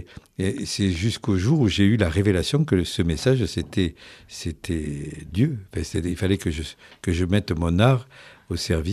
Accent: Southern France, France; Il y a un côté troubadour, effectivement, puisque je suis du Midi

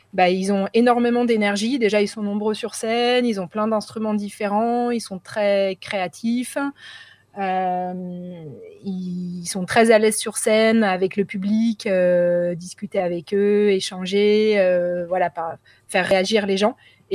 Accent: Paris, Île-de-France, France; Moi, j'ai grandi à Paris dans une famille nombreuse.

